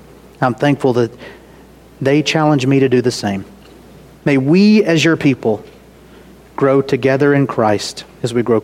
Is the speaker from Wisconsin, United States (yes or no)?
no; Ackerman, Mississippi, United States; Most of you know, I grew up in Ackerman, Mississippi. In Ackerman, Mississippi in the 2000s, they turned the gas pumps off on Sunday.